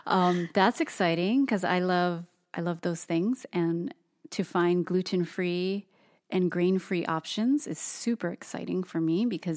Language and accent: English; Hawaii, United States; And both Toast and I, being born and raised in Hawaii, it's like, okay, I know this one, I know this one, I know this one and this one.